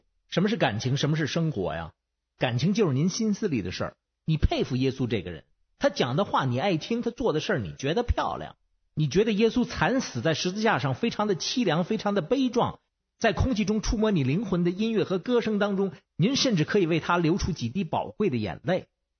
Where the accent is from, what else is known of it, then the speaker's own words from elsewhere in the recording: Beijing, China; born there; 我是北京西边出生的，